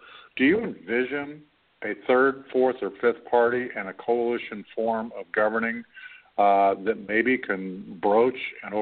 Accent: Canada; I'm Canadian, and obviously we have a parliamentary form of government.

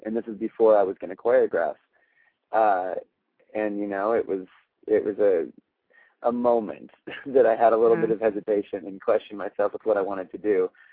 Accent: United States; I think just being an American, going over to, you know, a foreign country

